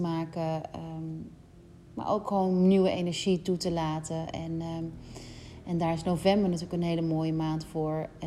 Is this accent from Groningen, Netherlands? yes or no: no; North Brabant, Netherlands; born there; ik ben in Brabant geboren, katholiek opgevoed. Ik heb mijn communie gedaan, mijn vormsel gedaan.